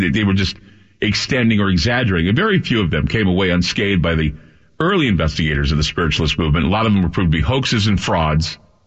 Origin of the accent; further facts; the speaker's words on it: Utah, United States; the newspapers that I had in my home state of Utah